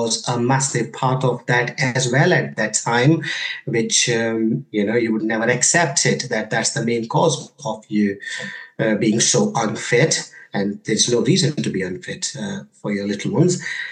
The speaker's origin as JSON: {"language": "English", "country": "India", "tie": "born there", "said": "obviously I was born in India, and things are very different in India."}